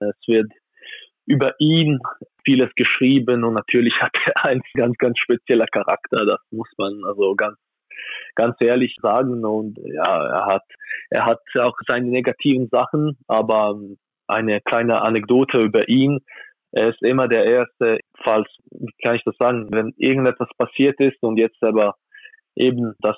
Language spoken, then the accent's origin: German; Bern, Switzerland; also in Bern, wo ich aufgewachsen bin